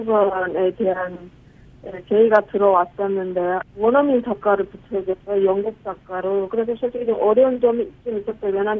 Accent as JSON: {"language": "Korean", "country": "North Korea", "also_born_or_lived": "China", "said": "저도 똑같은 탈북자였고"}